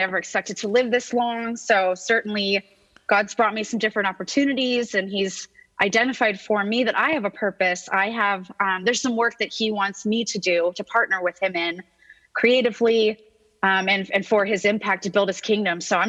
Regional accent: Orange, California, United States; I grew up in Orange, California. I had a traditional sort of church school experience

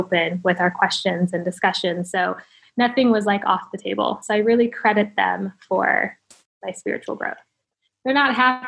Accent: Ohio, United States; now in California, United States; So I'm very proud that I'm from Ohio.

